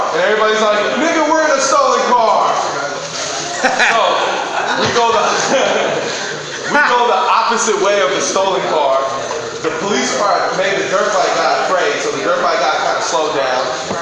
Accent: San Francisco, California, United States; That's the shit I'm talking about. I'm from Frisco, okay?

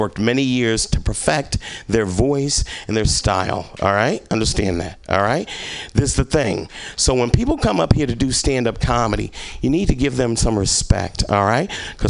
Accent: Little Rock, Arkansas, United States; moved away; when I moved here, I came from Arkansas, right? I came from Little Rock, fucking Arkansas, the land of opportunity, all right? My opportunity was fucking leaving, all right?

